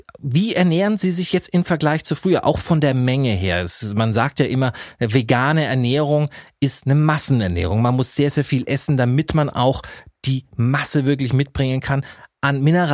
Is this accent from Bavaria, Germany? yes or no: yes; Munich, Bavaria, Germany; ich weiß nicht, warum ich es jetzt als Münchner mache.